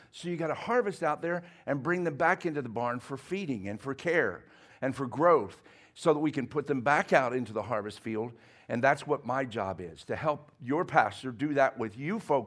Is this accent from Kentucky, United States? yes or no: no; Pennsylvania, United States; It's a good German name. I'm originally from Pennsylvania.